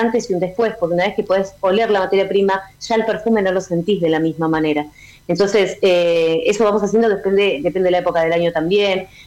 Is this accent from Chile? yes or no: no; Argentina; Pero el hilo conductor que hay entre Malvinas y yo es que soy argentina.